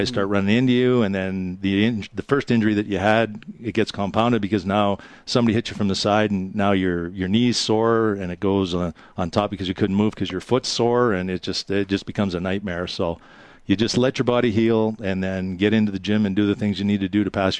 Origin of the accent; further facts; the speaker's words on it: Calgary, Alberta, Canada; A lot of the organizers find out, you know, that we're from Calgary